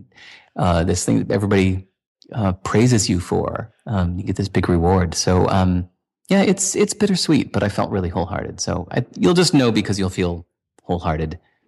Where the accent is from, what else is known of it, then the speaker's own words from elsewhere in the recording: Illinois, United States; also born or lived in Boston / New York City; now in Portland, United States; Like, I grew up near Chicago. I don't see myself as Chicago dude.